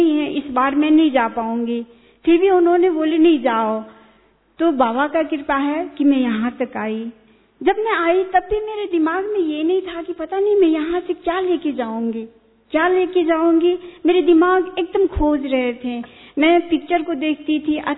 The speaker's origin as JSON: {"language": "Hindi", "country": "Nepal", "said": "मैं नेपाल से हूँ"}